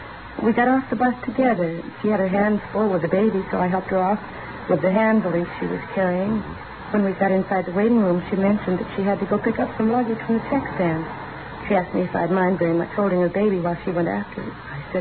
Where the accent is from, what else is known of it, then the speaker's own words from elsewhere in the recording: Cincinnati, Ohio, United States; Oh, no. I am from Cincinnati. I got on the bus there and then went down to Dallas.